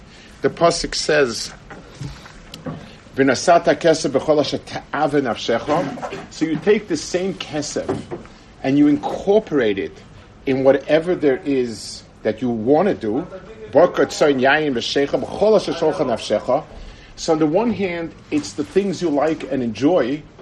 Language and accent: English; United States; I remember myself, I grew up in America at a time when things were different.